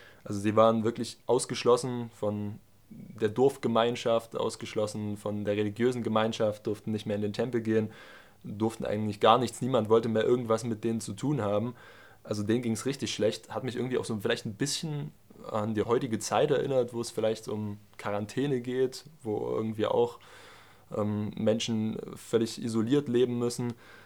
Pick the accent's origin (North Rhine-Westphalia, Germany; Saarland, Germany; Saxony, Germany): Saxony, Germany; Hainichen; Ich komme aus Hainichen, bin dort in der jungen Gemeinde, bin jetzt 18 Jahre gerade